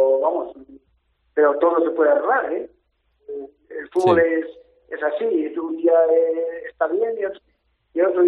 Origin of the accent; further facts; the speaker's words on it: Salamanca, Castile and León, Spain; Porque somos salmantinos, somos de aquí, queremos a Salamanca